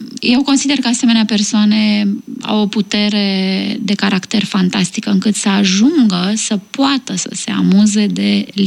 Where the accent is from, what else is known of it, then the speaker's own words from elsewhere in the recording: Romania; Sunt mândră că sunt româncă